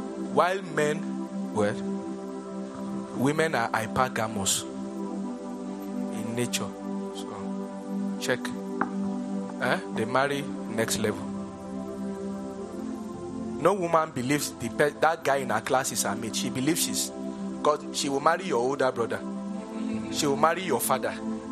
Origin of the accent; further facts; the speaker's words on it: Nigeria; I'm a Nigerian. I have a country.